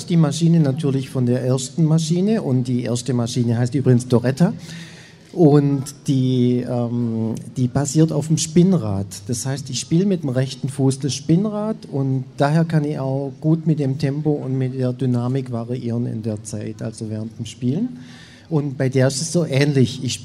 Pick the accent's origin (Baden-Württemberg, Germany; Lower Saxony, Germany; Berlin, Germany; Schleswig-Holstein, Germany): Baden-Württemberg, Germany; Betzingen; Ich komme aus Betzingen.